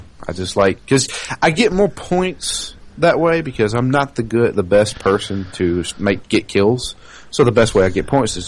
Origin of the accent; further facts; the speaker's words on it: the South, United States; Apparently, because I'm from the South, Ken thinks that I like hunting.